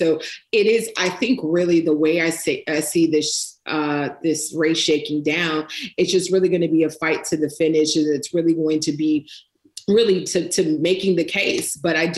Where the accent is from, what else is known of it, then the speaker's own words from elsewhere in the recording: Florida, United States; I was born and raised in Pinellas County, was born and raised in North County.